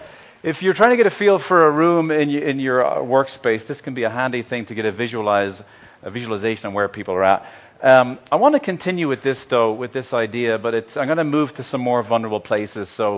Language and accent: English; Ireland; I grew up in the Republic of Ireland, and although that was somewhat safe, there would be bomb scares downtown.